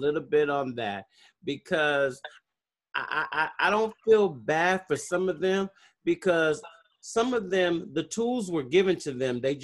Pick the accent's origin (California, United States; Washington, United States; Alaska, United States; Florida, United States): California, United States; Oakland; So I went to school in Oakland because I grew up in Oakland.